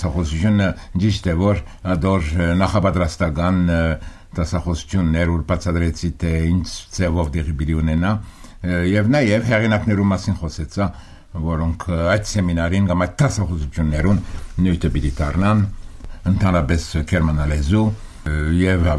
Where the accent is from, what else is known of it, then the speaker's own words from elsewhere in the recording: Paris, Île-de-France, France; moved away as an adult; now in United States; Ես Փարիզ ծնած եմ, Փարիզ մեծած, ուշ ամերիկա անցած եմ